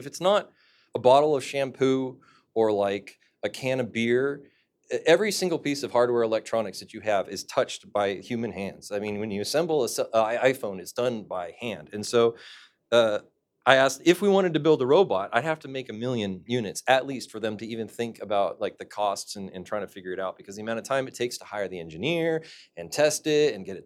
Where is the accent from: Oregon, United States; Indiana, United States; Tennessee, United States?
Oregon, United States; Portland; They're also from my hometown of Portland, Oregon.